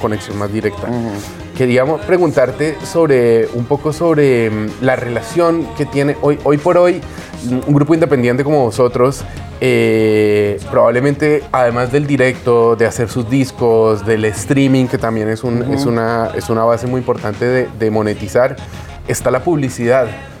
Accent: Colombia; Yo soy de Colombia y hay una anécdota

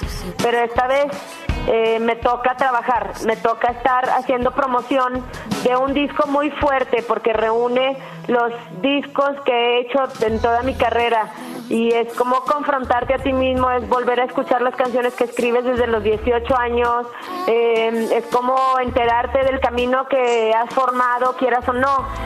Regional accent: Mexico; acaban de estar en Madrid haciendo un desfile de moda como muy importante, como mexicanas, pues latinas.

